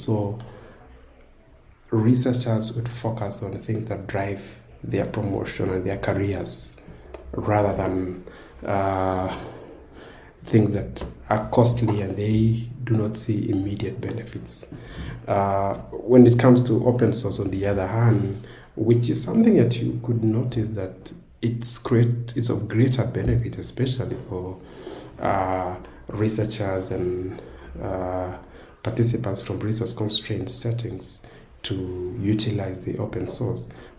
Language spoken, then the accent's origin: English; Kenya; when I came back to from South Africa back to Kenya to be involved in teaching and research